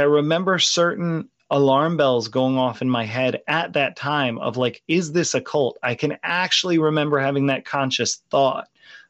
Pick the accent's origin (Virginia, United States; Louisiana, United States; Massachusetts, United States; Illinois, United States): Virginia, United States; And I was living in Virginia. I grew up in Virginia.